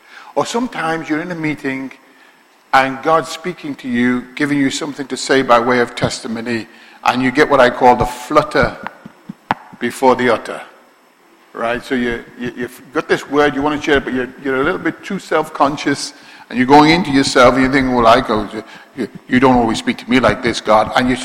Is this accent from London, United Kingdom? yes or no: no; Liverpool, North West England, United Kingdom; said, "We all know where you're from, don't we?" I said, "What's that?" "Liverpool." And started to mock my accent.